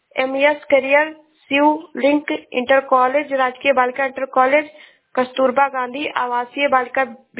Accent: Uttar Pradesh, India; मैं जिला श्रावस्ती से हूँ।

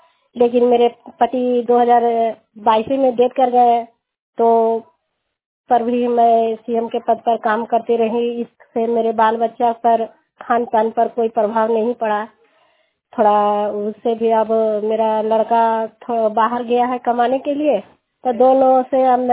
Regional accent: Sabri, India; मैं ग्राम सबरी की रहने वाली हूँ

